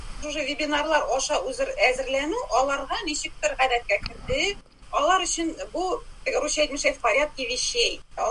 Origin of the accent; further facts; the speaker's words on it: Petrovka, Bashkortostan, Russia; born there; мин Стерлибаш район Петровка авылыннан туышым белән.